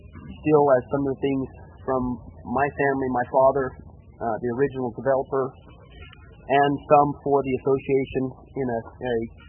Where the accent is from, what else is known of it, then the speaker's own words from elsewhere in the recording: Israel; I grew up in Israel, it's great.